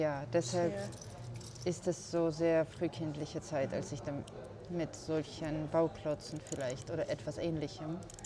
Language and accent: German; Georgia; German is a second language; Ich bin hier in Georgien aufgewachsen